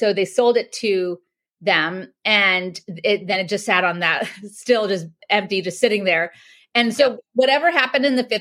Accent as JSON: {"language": "English", "town": "Los Angeles", "region": "California", "country": "United States", "said": "So we're from Los Angeles, and after we went to Maine, we decided we wanted to come back and discover more lakes."}